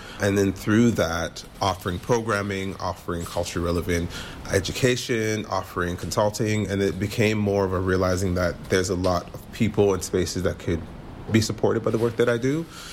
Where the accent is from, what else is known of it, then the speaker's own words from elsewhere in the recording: Vancouver, British Columbia, Canada; I am from Vancouver, BC.